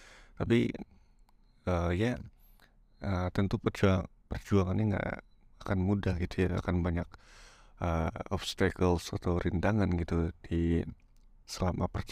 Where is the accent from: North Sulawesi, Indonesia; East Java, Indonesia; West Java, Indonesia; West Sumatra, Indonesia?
West Sumatra, Indonesia; Padang; kembali ke Indonesia, ke Padang ya. Karena gue orang Padang ya.